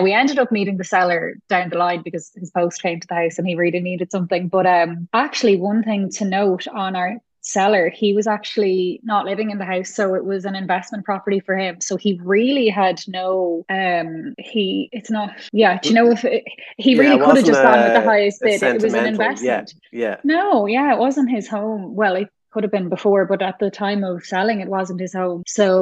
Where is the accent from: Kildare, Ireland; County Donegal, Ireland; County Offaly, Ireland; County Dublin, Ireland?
Kildare, Ireland; Naas; we bought in Naas, and that is my hometown